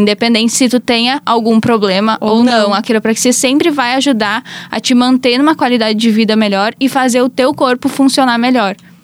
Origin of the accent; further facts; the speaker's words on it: Taquari, Rio Grande do Sul, Brazil; Não, sou natural de Itaquari.